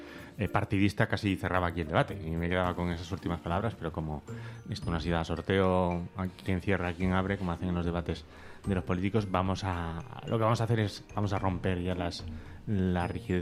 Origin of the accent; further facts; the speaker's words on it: Asturias, Spain; porque yo soy de Asturias y allí hay muchos campings pegaditos a la playa.